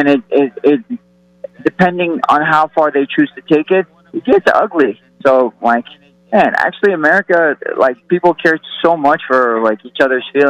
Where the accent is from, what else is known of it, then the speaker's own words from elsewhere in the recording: Iran; I'm from Iran.